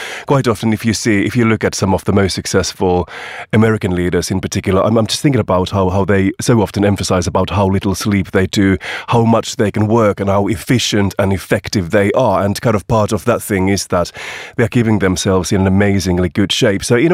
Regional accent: Finland; English is a second language; my home country, Finland

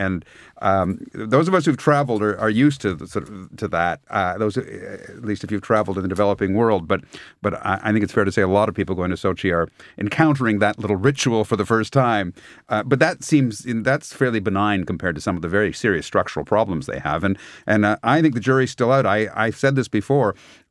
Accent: Canada; as a Canadian living overseas

